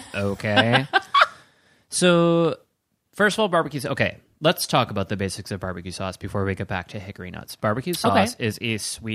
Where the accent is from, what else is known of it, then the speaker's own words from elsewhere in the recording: Wisconsin, United States; So I grew up in Wisconsin.